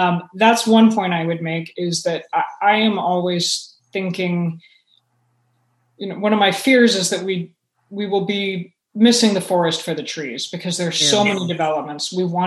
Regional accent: Atlanta, Georgia, United States; And to get on a plane to my hometown, to get on Delta flight and fly into Hartsfield Airport in Atlanta, thinking I'm going to need this stuff in the trunk of my car.

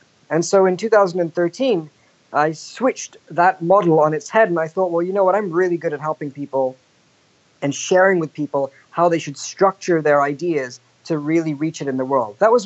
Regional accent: London, United Kingdom; also born or lived in India; as I grew up in London, listening to Western music

